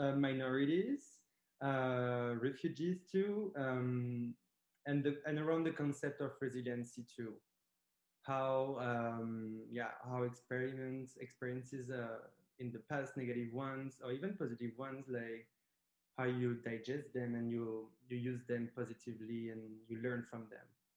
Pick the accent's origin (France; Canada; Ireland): France; I'm a gay man. So I grew up in France, in the country.